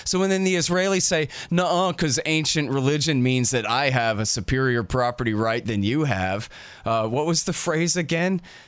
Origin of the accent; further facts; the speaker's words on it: United States; And I can relate because I'm from America, so I can see it.